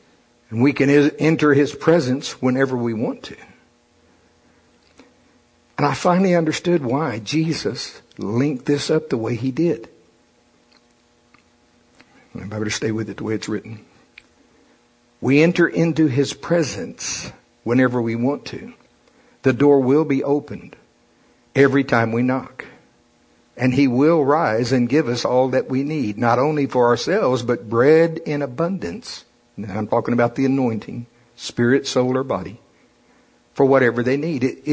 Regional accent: Shawnee, Oklahoma, United States; I'm from Shawnee. Biscuits, you know. You hear Shawnee flour?

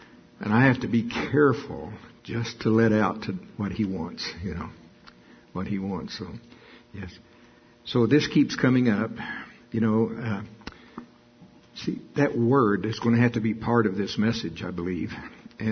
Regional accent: the South, United States; Y'all, I am from the South.

